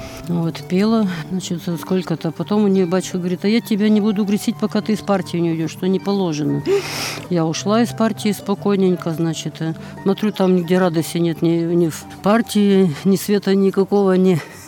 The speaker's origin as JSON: {"language": "Russian", "town": "Kamensk-Uralsky", "region": "Sverdlovsk Oblast", "country": "Russia", "tie": "born or raised there", "said": "Город Каменск-Уральский."}